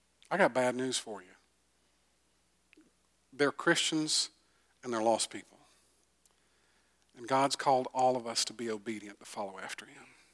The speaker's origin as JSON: {"language": "English", "region": "Bible Belt", "country": "United States", "tie": "born or raised there", "said": "for those of us who grew up in the Bible Belt, you know, we had an advantage."}